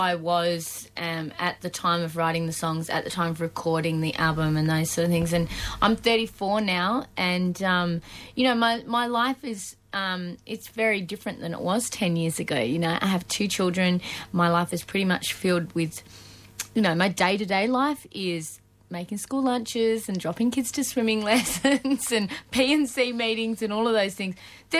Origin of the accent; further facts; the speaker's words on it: Nullarbor Plain, Australia; There's a song on there about how I grew up on the Nullarbor Plain and things like that.